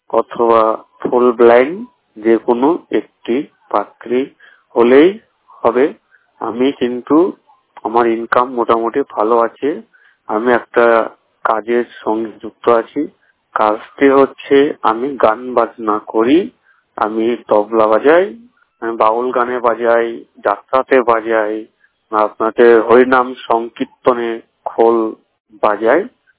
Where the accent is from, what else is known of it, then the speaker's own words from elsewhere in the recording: Murshidabad, West Bengal, India; আমার বাড়ি হচ্ছে, গ্রামের নাম হচ্ছে নগর, পোস্ট অফিস কামনগর, থানা রেডিনগর, জেলা মুর্শিদাবাদ।